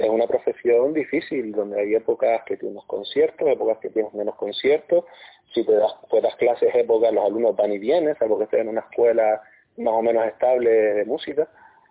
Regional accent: Agaete, Canary Islands, Spain; soy de Agaete, y Agaete es pueblo de fiesta, pueblo de parrandeo, de guitarreo, de serenata, y bueno, pues con esa influencia, pues crecí

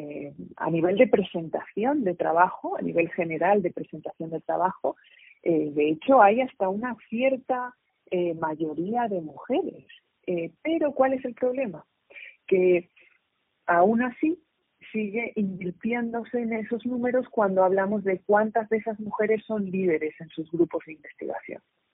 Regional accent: Madrid, Community of Madrid, Spain; born there; also born or lived in Asturias; Yo nací en Madrid, luego viví en Asturias. Y ahora estoy aquí con mucho orgullo y muchísimo cariño.

